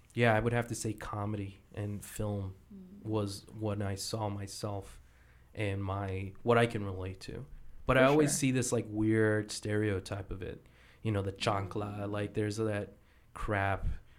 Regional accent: Tucson, Arizona, United States; So I'm from Tucson. That's where Eric Esquivel is from, and we both grew up together.

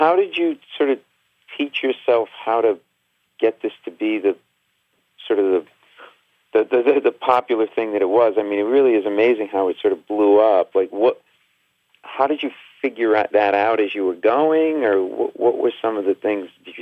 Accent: Rhode Island, United States; You know, my parents had a furniture store. We're Italian. I grew up in Rhode Island in New England.

